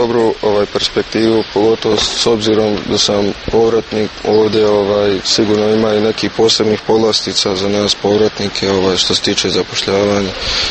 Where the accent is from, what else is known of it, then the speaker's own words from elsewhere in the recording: Bosnia & Herzegovina; also born or lived in United States; Zato što je ovo moj rodni kraj. Ovdje imam prijatelje, imam familiju